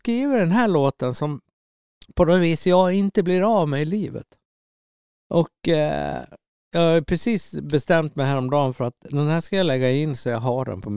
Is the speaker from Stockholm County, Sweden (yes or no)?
no; Orsa, Dalarna County, Sweden; mina idoler när jag växte upp i Orsa. Det var ju naturligtvis